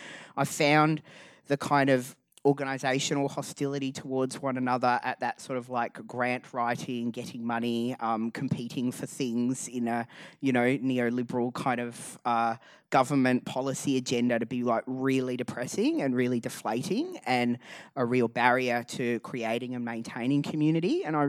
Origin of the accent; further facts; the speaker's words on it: Perth, Western Australia, Australia; moved away as an adult; now in Melbourne, Australia; I moved from Perth to Nar, Melbourne when I was, I think I just turned 20, which is 20 years ago now.